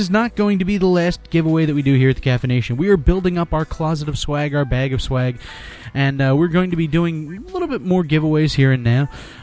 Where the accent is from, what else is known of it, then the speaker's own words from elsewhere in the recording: Philadelphia, Pennsylvania, United States; like I said, I'm from Philadelphia. So I have a very deep, committed relationship to the city.